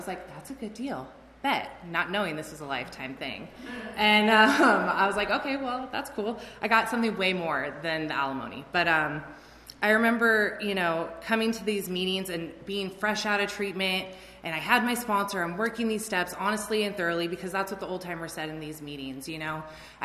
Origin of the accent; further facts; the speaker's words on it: Oceanside, California, United States; I'm not from Lancaster, thank God. I'm from Oceanside.